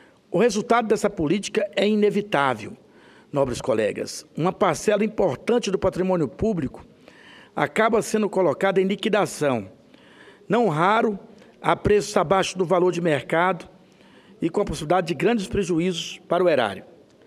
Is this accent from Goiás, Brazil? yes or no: yes; Alexânia, Goiás, Brazil; porque eu sou nascido em Corumbá de Goiás, criado em Alexânia